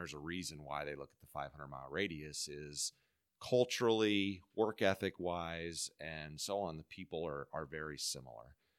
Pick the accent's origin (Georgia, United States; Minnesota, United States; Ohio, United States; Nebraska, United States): Nebraska, United States; Omaha; now in Kansas City, United States; I grew up in Omaha, Nebraska, and went to the University of Nebraska. So I'm born and bred.